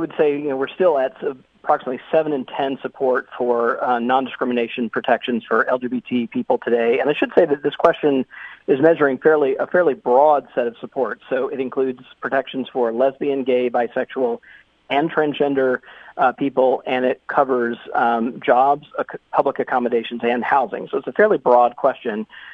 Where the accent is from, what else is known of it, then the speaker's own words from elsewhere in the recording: Mississippi, United States; in a state like Mississippi, which happens to be my home state